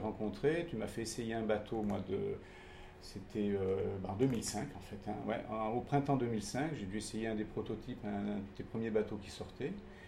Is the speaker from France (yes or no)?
yes; Apt, Provence-Alpes-Côte d'Azur, France; je viens du Vaucluse, hein, au pied de Apt, exactement, au pied du Luberon.